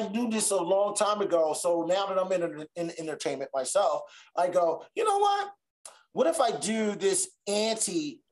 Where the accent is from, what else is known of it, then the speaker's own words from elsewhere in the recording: Trenton, New Jersey, United States; I'm an underdog, dude. I'm from New Jersey. I'm from Trenton, New Jersey.